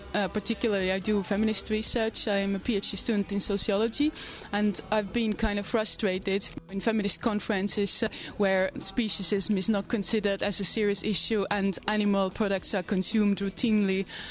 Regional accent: Estonia; I'm from Estonia.

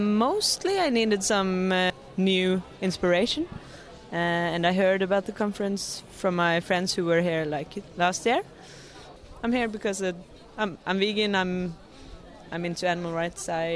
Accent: Oslo, Norway; I come from Oslo, Norway.

